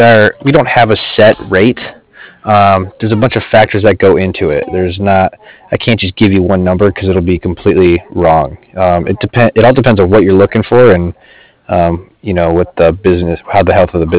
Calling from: Cardiff, California, United States; I'm calling from Cardiff. It's C-A-R-D-I-F-F, like Frank Frank.

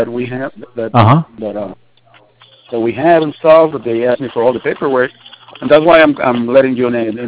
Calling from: Chula Vista, California, United States; That's funny. I'm calling from Chula Vista.

